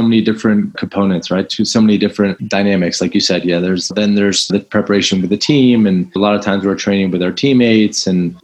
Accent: United States; because I'm American

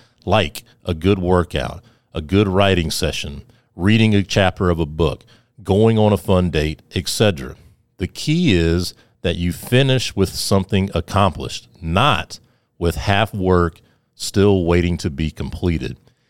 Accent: Sumter, South Carolina, United States; I grew up near Shaw Air Force Base, right outside of Sumter, South Carolina, and I dreamed of flying airplanes as a kid.

